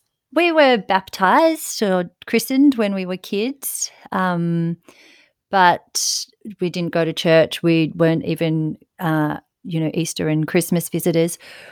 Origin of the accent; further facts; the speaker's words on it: Ulladulla, New South Wales, Australia; I grew up in Ulladulla, which is a lovely seaside town down on the south coast.